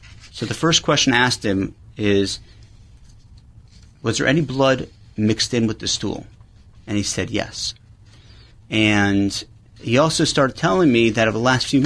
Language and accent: English; Teaneck, New Jersey, United States; I grew up in Teaneck, New Jersey. And I was lucky enough to grow up in a great neighborhood.